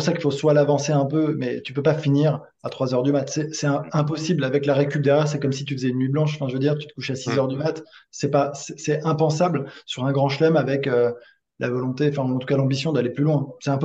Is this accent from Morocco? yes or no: yes; Morocco; j'ai grandi au Maroc sur terre battue